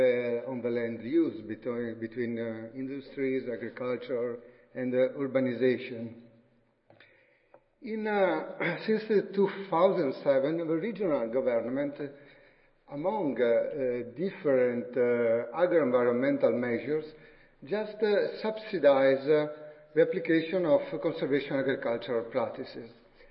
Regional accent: Padua, Veneto, Italy; And so I come from Padova. Padova is located in northeastern Italy.

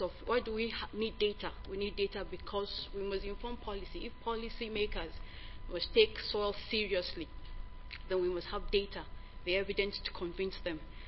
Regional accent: Nigeria; I'm from Nigeria, University of Ibadan

